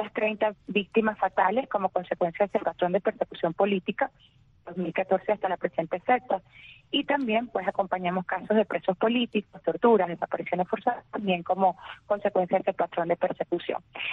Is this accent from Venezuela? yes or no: yes; Venezuela; Además que somos paisanos, somos venezolanos, así que sufrimos los mismos dolores.